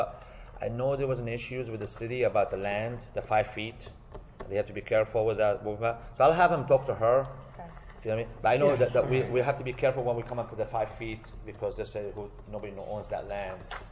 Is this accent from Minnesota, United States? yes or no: no; New York, United States; We were like, because I'm from New York, and if you touch anything in your window...